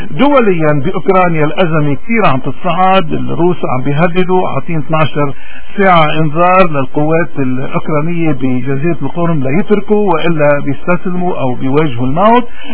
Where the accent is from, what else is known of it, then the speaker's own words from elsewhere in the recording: Lebanon; رح بيكون عندنا بلبنان 4 ملايين سوري، يعني مساوي لعدد اللبنانيين واكثر